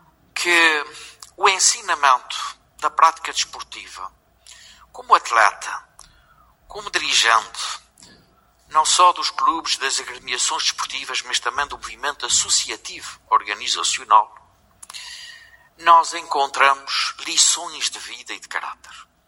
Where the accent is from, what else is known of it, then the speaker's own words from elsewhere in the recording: Azores, Portugal; mas também como cidadão e como açoriano, que quero deixar uma nota pessoal